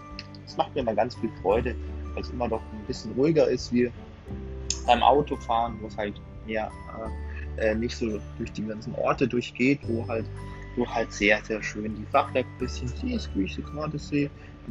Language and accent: German; Würzburg, Bavaria, Germany; Jetzt sehe ich schon meine Heimat, Würzburg.